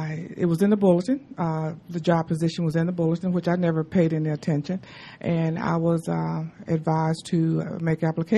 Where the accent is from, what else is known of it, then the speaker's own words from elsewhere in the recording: Mississippi, United States; moved away as an adult; I was born and raised in Mississippi. I moved to Georgia in 1986